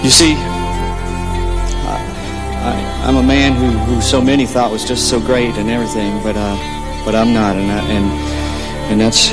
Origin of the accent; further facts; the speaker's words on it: Wiggins, Mississippi, United States; I'm from Wiggins, Mississippi.